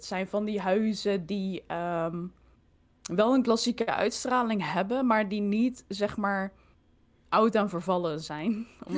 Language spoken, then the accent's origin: Dutch; Weert, Limburg, Netherlands; born there; Want tijdens een stream vergeleek ik Helmond met Weert, mijn geboortestad.